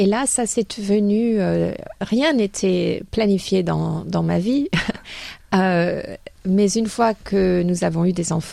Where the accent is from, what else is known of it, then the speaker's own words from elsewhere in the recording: Monaco; J'étais établie à Monaco puisque c'est mon pays d'origine.